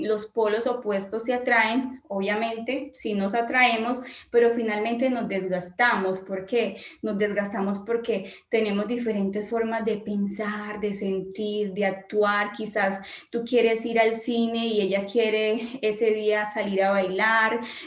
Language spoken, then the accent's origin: Spanish; Colombia; Todos saben que yo soy de Colombia.